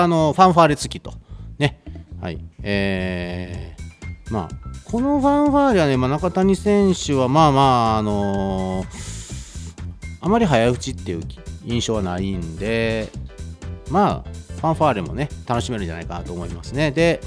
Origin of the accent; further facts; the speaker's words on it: Sakai, Osaka, Japan; 個人的には同じ堺市出身なので、